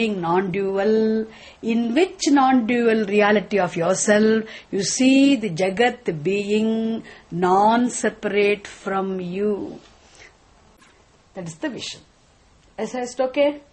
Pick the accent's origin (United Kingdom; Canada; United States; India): India; Coimbatore, Tamil Nadu; come on, I have come from Coimbatore, I am from India.